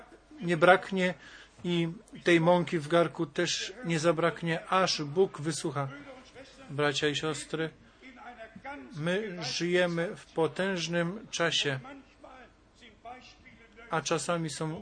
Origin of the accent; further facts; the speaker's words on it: Pomeranian Voivodeship, Poland; ale ja pochodzę z okolic Gdańska